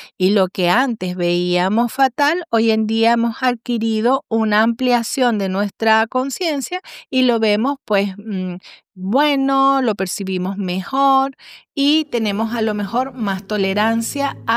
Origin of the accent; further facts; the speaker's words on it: Venezuela; porque yo como buena venezolana también había vivido en son de esas medidas